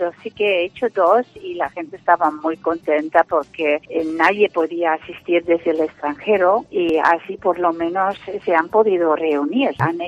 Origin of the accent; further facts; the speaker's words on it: Netherlands; Spanish is a second language; Entonces me ocurrió de hacer una ceremonia online en mi país, Holanda.